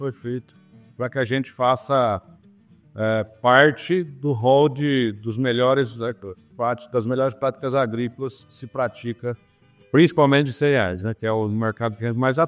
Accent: Mato Grosso do Sul, Brazil; now in Sorriso, Brazil; eu sou sul-mato-grossense de natureza, mas já em Sorriso, Mato Grosso, há em torno de 25 anos que estou aqui.

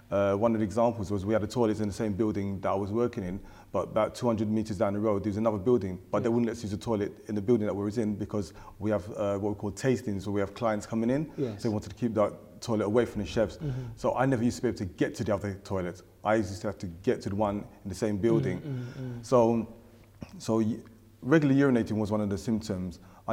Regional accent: Tottenham, London, United Kingdom; also born or lived in Bethnal Green / Hackney; Born in UK, England, London, Bethnal Green, to be honest with you, Hackney.

